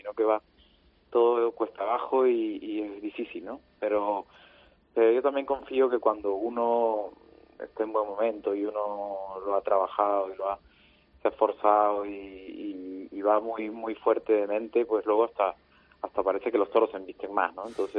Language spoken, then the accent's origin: Spanish; Lima, Peru; los 2 años en Lima, en mi tierra